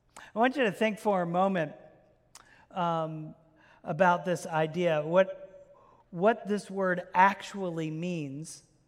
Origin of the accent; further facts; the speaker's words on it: New Jersey, United States; moved away as an adult; I came to Oklahoma late in life. I'm not an Oklahoman. I'm from Jersey.